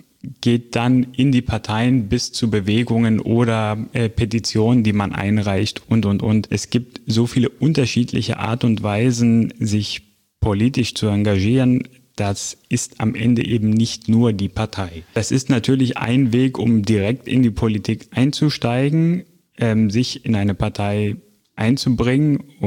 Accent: Greece; aus meiner Heimat in Griechenland

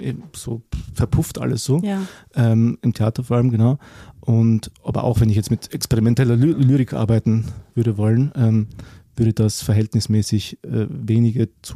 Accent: Deutschlandsberg, Styria, Austria; also born or lived in Graz; Aber ich bin im Bezirk Deutschlandsberg aufgewachsen, nicht in Graz.

